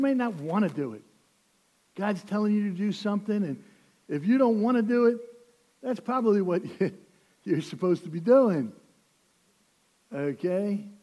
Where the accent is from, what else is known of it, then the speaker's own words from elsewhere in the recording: New York City, New York, United States; That's because I'm a New Yorker, you know, and we got to talk to the people in the car in front of us.